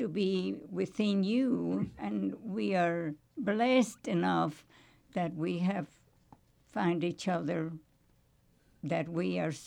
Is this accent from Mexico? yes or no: yes; Mexico; English is a second language; they know that I am from Mexico and Frank is American, they want to know how come we have lasted so long.